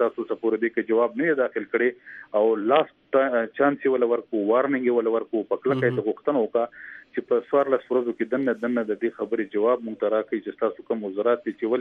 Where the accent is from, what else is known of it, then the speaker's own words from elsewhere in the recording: Pakistan; موږ د پاکستان شهریان یو د دې ملک اوسېدونکي یو